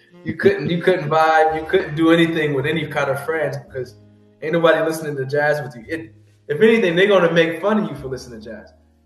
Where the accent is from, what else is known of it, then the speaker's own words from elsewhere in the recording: the South, United States; And so growing up in the South helped instill this ephemeral blues sound that is really hard to put words into, this deep down country, low country sound.